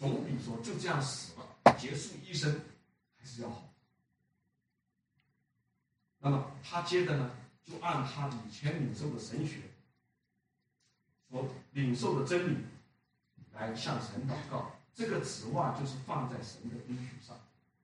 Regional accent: China; 我们中国人有句成语，不撞南墙不回头

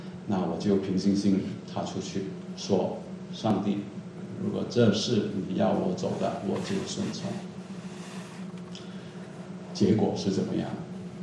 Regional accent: Hong Kong; first language Cantonese; Chinese is a second language; also born or lived in Singapore; 我是香港背景的，在香港出生的啊，后来去了新加坡读书啊，所以英文还可以。国语是我的第三语言啊，母语当然是广东话啊，然后英文呢，然后国语啊

